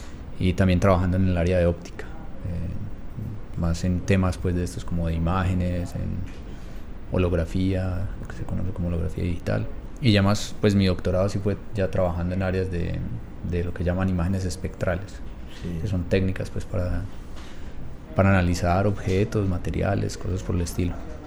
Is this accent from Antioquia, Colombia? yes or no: yes; Marinilla, Antioquia, Colombia; yo soy de Marinilla, es decir, entonces por allí